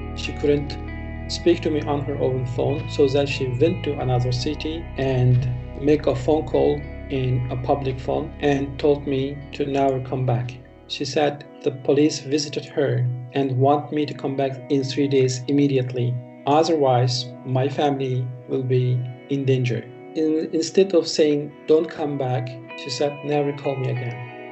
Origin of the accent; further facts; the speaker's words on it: Kashgar, Xinjiang, China; English is a second language; moved away as an adult; I came from Kashgar. I lived there till my 30 years. I lived there 30 years and I was paying a visit every summer vacation I was studying abroad. Last time I left my home is 2015.